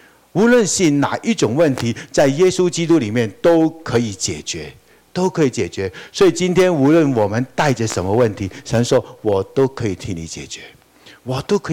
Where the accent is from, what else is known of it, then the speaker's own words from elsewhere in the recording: Hong Kong; born there; also born or lived in Taiwan; 我是一个中国人，我不是用政治观念说的，我是用文化观念来说。那我出生在香港，我受教育的地方是在台湾